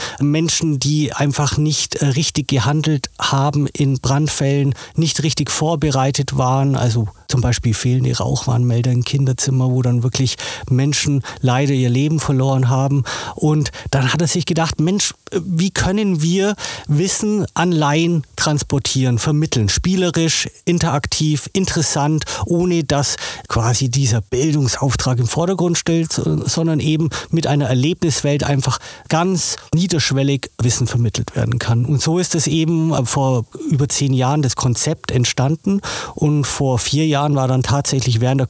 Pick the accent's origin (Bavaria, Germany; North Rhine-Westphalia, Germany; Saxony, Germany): Bavaria, Germany; Augsburg; Ich bin gebürtiger Augsburger, genauer gesagt Haunstädter.